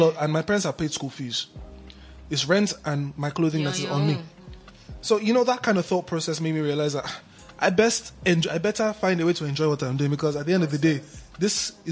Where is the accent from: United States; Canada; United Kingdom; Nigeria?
Nigeria; You know exactly as a Nigerian.